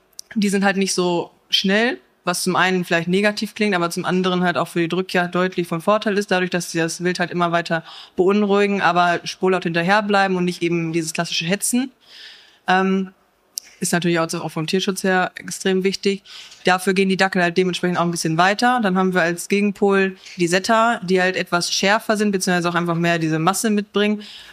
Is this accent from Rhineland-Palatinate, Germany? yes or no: no; Paderborn, North Rhine-Westphalia, Germany; Ja, ich bin 25 Jahre alt. Ich komme aus Paderborn, also hier nicht weit von Dortmund.